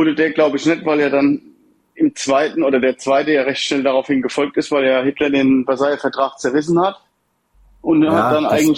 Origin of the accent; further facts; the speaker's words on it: Germany; Genau, ich bin Deutscher.